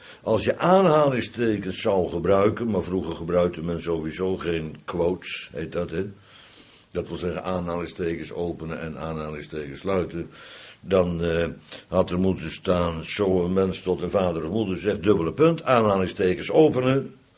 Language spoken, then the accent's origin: Dutch; Netherlands; Daarom zijn wij Nederlanders goed in het belasting ontduiken. Niet omdat we zo'n rot volk zijn, maar omdat we zo'n rot belastingssysteem hebben.